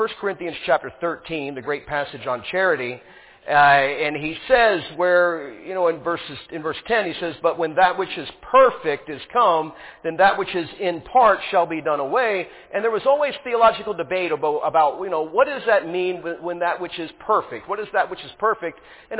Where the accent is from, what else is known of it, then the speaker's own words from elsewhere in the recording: United States; now in Ukraine; And I actually have Ukrainian Christians that look down on me, even as an American.